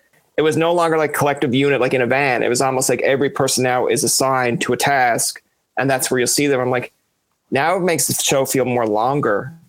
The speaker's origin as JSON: {"language": "English", "region": "Newfoundland and Labrador", "country": "Canada", "lives_now": "Ottawa, Canada", "said": "I came from Newfoundland to Ottawa to go to school."}